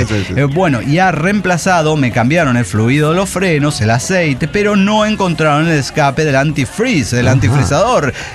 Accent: Puebla, Mexico; de Puebla.

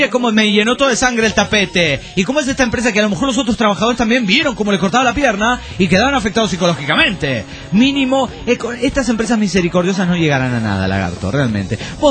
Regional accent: Ramallo, Buenos Aires Province, Argentina; de Ramallo.

